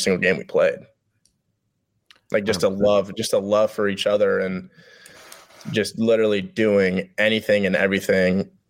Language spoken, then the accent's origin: English; Ames, Iowa, United States; I know they're going to be talking a lot of shit, of course, to me, because I'm from Ames.